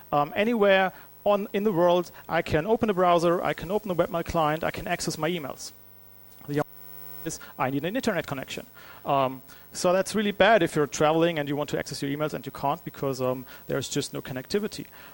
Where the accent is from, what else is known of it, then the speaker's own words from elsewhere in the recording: Baden-Württemberg, Germany; English is a second language; As you can probably judge from my last name, I'm from Germany. I'm actually coming from a region near Mannheim.